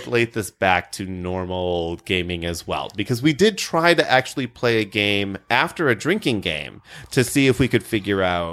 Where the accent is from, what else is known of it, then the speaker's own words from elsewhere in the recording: Midwest, United States; I grew up in the Midwest playing Yahtzee.